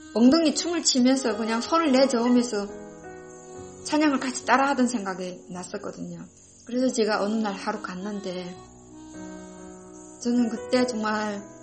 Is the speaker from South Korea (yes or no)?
no; North Korea; 내가 북한에서 온 사람이어서